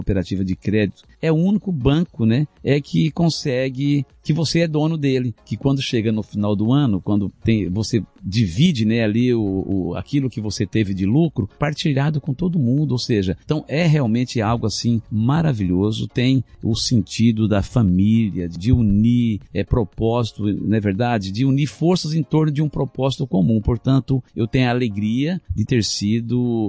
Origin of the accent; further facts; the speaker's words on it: Mato Grosso do Sul, Brazil; Eu sou sul-mato-grossense, eu sou cooperado